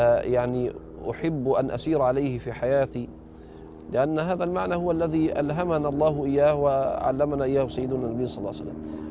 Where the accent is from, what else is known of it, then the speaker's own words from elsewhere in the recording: Egypt; احنا عندنا في مصر